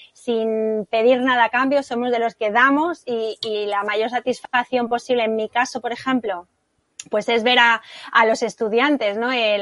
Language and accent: Spanish; Fuerteventura, Canary Islands, Spain; soy la única de Canarias, o sea, pues, y bueno, y encima Fuerteventura